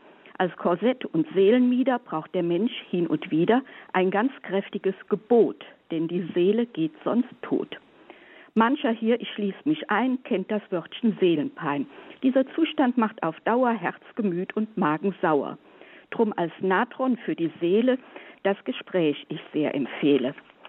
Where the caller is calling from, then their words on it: Trier, Rhineland-Palatinate, Germany; Schon fast nicht mehr Rheinland, schon fast Grenze.